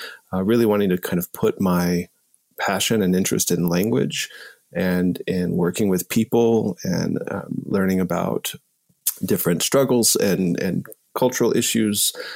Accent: Texas, United States; I grew up in Texas. As you said, I'm a citizen of the Cherokee Nation, but I primarily grew up away from community.

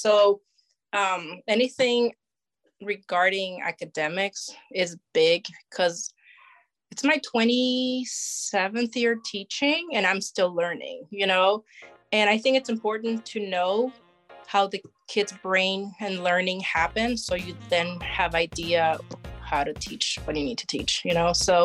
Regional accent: Puerto Rico; just because that's something that I bring back from growing up in Puerto Rico. That's something that is not known here.

